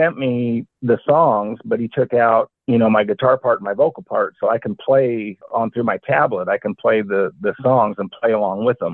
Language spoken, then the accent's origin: English; Roseburg, Oregon, United States; also born or lived in Eugene; Okay, yeah, I was born in Eugene, Oregon. We moved around a lot. By the age of 10, we were in Roseburg, and that's where I grew up and went to high school.